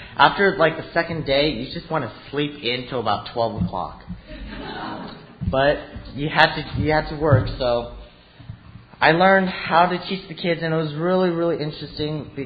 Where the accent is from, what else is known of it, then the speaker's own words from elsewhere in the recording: California, United States; I'm not from around here. I'm actually from California and Southern California.